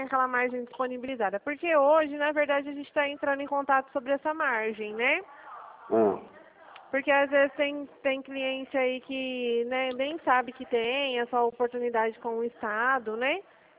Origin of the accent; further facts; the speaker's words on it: São Paulo, Brazil; Não, eu sou aqui de São Paulo.